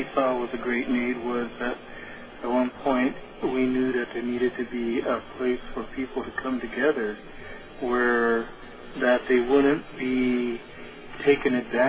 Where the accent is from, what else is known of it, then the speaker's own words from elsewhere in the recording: United States; I am from the Western Shoshone people and the Cherokee people. My father was Cherokee. My mother was Western Shoshone. I grew up amongst the Western Shoshone.